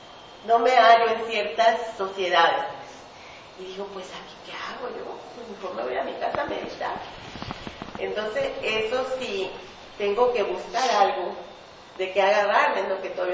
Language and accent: Spanish; Veracruz, Mexico; Yo soy de Veracruz y tengo más de 30 años viviendo allá.